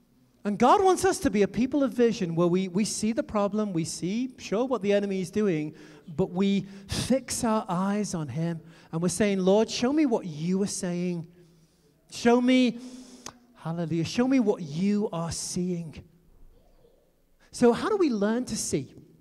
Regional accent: United Kingdom; I'm British. We invented English, so...

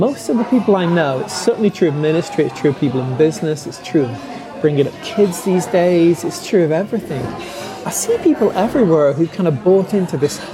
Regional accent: United States; having an Americano, because I am an American.

